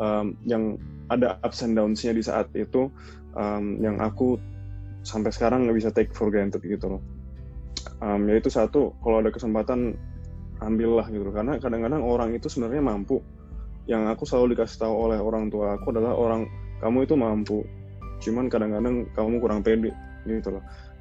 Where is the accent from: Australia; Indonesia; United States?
Australia; Tapi dari kecil udah di Australia, terus SMA itu aku pertukaran belajar ke Amerika.